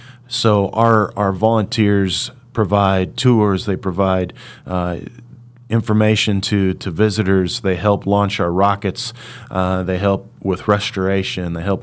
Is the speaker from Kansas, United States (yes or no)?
yes; Hutchinson, Kansas, United States; I'm working at one of the premier space museums in the world, located in my hometown of Hutchinson.